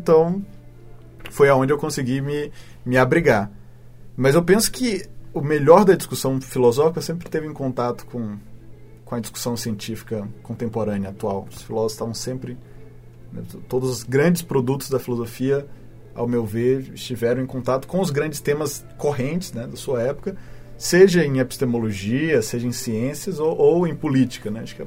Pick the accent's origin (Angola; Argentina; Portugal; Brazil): Brazil; Ceará; eu venho do Ceará.